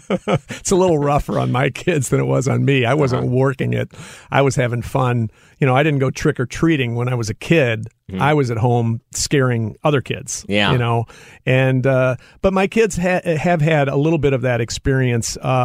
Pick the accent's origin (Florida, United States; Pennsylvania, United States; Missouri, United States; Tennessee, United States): Missouri, United States; Webster Groves; And, of course, I grew up in Webster Groves, and I used to ride my bike up to Crestwood